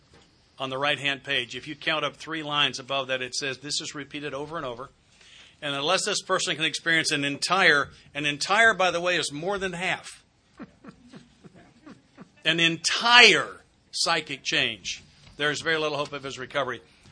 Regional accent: the South, United States; I'm from the South.

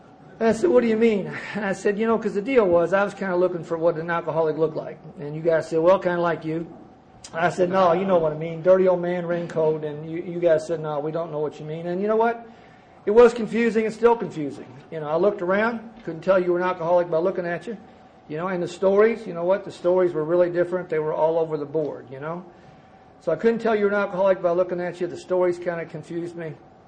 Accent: Kentucky, United States; My God, they'll find out I'm from Kentucky sooner or later, you know.

